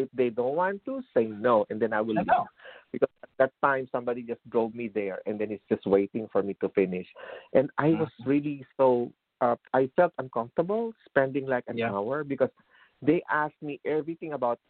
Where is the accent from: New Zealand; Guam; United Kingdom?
Guam; Remember, I came from Guam, so it's always sunny.